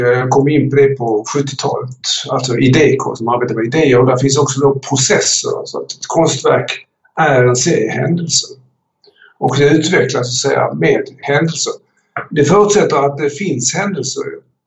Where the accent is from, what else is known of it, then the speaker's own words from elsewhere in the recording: Höganäs, Skåne, Sweden; Jag tillhör, ska jag säga, arbetarklassen. Och växte upp i Höganäs. Min mor svenska och min far var flykting från Estland. Och där växte jag upp i detta brukssamhälle.